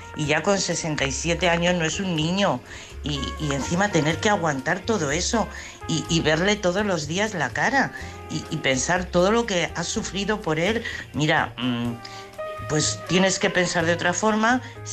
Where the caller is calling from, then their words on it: Madrid, Community of Madrid, Spain; de Madrid.